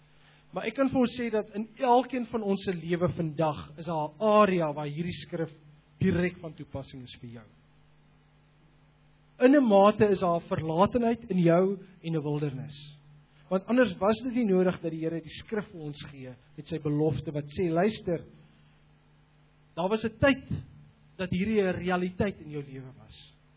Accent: Namibia; Ek het in Namibië groot geword en ek onthou, ons het in die suide gebly en my familie het bietjie meer noord gebly.

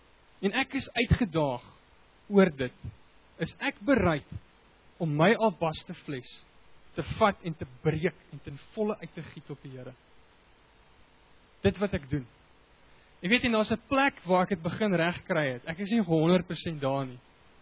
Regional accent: Free State, South Africa; Soos jy agtergekom het, ek kom uit die Vrystaat uit.

